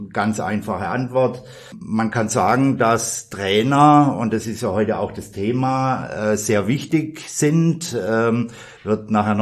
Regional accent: Southern Germany, Germany; Man hört es an der Stimme, ich komme nicht aus Bayern, komme zwar aus Süddeutschland, kann es also immer noch nicht verleugnen. Auch nach 30 Jahren, über 30 Jahren nicht.

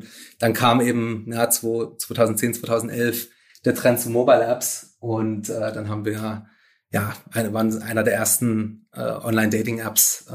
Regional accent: Dresden, Saxony, Germany; ich komm ursprünglich aus Dresden. Ich war damals Schüler am Gymnasium

